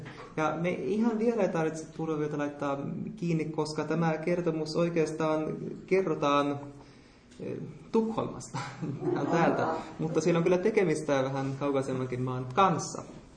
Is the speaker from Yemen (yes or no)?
yes; Yemen; now in Sweden; minun kotimaassani Jemenissä